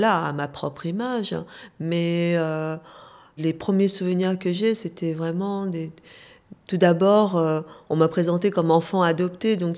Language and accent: French; France; Oui, je suis française. Mais d'origine coréenne.